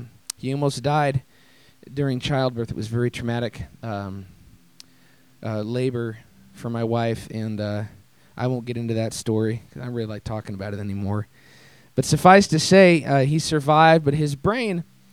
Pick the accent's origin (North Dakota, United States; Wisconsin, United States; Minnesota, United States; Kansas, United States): Minnesota, United States; Minneapolis; and for those of you that don't know me, I'm from Minneapolis.